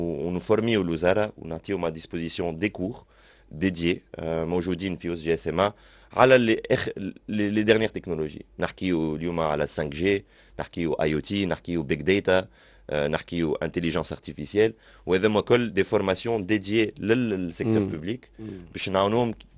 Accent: Tunisia; هو مشكله كبيره عندنا في تونس

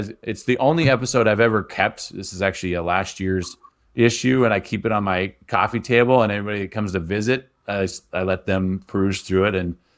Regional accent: Montana, United States; I grew up in Montana. My dad was a rancher. My parents were ranchers.

